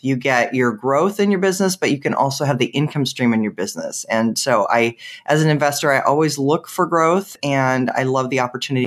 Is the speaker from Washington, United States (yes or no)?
yes; Seattle, Washington, United States; Because I grew up in Seattle and that was never the way it was when I was up there. You know, and I still, when I go back to Seattle at 65